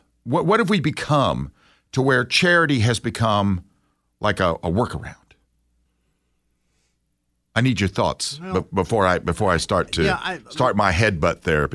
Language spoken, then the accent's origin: English; United States; Because I'm an American, and I can walk around and waste my time as much as I want to.